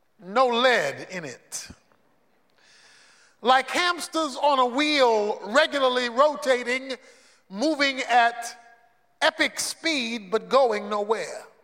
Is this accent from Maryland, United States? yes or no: yes; Baltimore, Maryland, United States; as a boy growing up in Baltimore, and that was regularly go on Sunday afternoon drives.